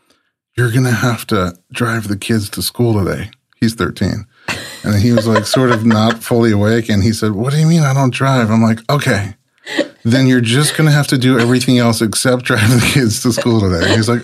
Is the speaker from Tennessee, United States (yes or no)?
no; New York City, New York, United States; I grew up so sheltered in New York City, and now I was